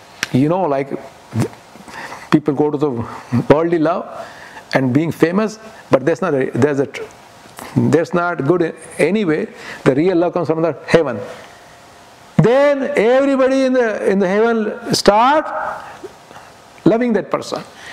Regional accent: India; You know, I'm from India.

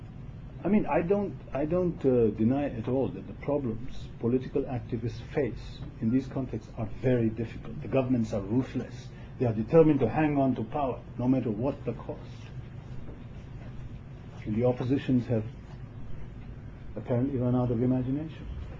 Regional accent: Uganda; I come from Uganda.

